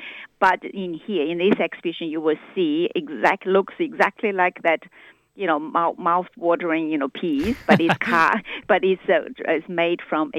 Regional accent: China; now in Australia; I think growing up in China, and all the Chinese should come to see, because these are the works like Chinese people read in the textbooks

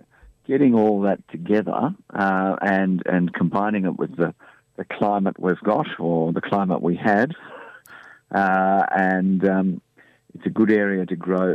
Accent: Sydney, New South Wales, Australia; Well, I grew up in Sydney and got involved in agriculture

